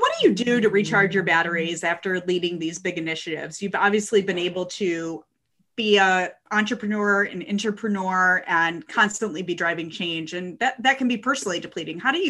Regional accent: Midwest, United States; I grew up on the Midwest of America in the heart of car country.

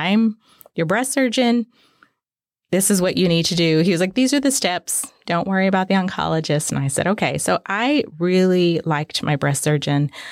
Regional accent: Corpus Christi, Texas, United States; I grew up in Corpus Christi, Texas. I have two brothers and a sister, and my parents are still in Corpus Christi.

